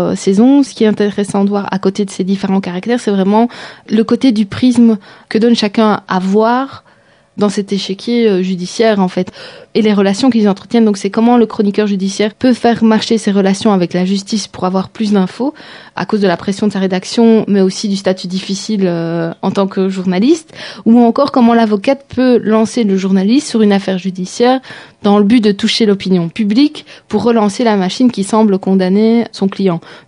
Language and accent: French; Belgium; C'est vrai que là, effectivement, en tant que Belge, on sait ce qu'on évoque à travers cette affaire.